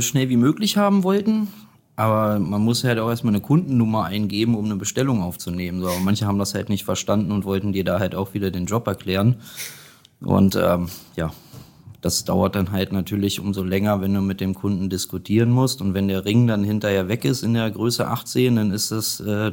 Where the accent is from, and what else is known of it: Göttingen, Lower Saxony, Germany; born there; also born or lived in Kassel